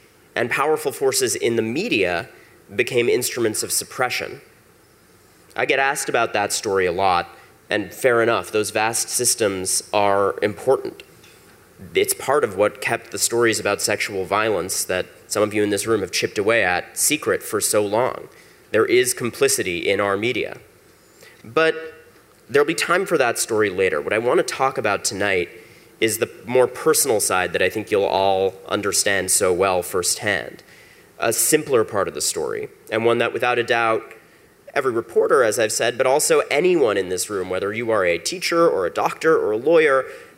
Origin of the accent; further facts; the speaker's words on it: United States; honor to be here in beautiful Berlin, and as an American, what a thrill to be so close to a world leader who doesn't tweet.